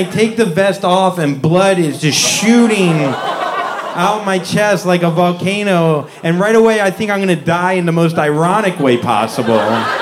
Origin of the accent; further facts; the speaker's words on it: the South, United States; I'm Jewish and I'm from the South though. There was no Jewish kids, you know. I was one of 2 Jewish kids in my grade.